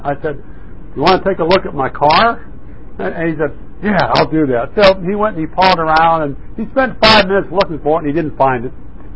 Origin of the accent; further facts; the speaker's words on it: the South, United States; I was raised in the South